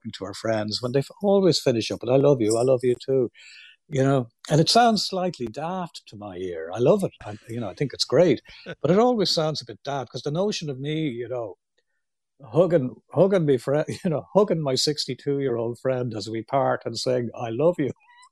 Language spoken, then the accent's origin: English; Ireland; I'm talking about, you know, growing up in Ireland.